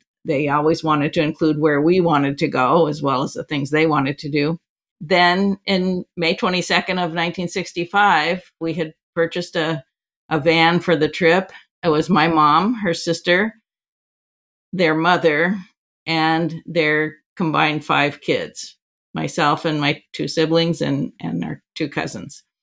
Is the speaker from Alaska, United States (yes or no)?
yes; Seward, Alaska, United States; born there; also born or lived in Anchorage / Kenai Peninsula / Fairbanks; I was born in Seward, which is on the south coast and kind of central Alaska. I lived on the Kenai Peninsula, which is where Seward is, and Anchorage most of my time up there.